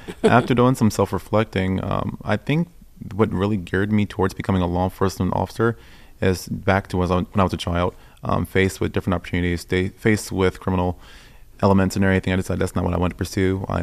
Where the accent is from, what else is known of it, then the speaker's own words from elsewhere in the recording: Tappahannock, Virginia, United States; I'm from a place called the Northern Neck. It's the Tappahannock area here in Virginia. I grew up there.